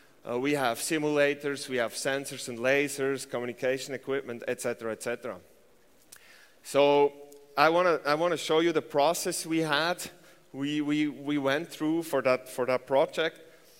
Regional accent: Switzerland; I am from Switzerland

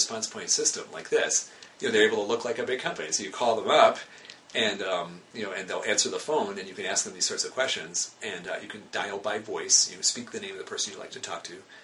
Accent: Wisconsin, United States; I grew up in Wisconsin, but my parents lived in Michigan

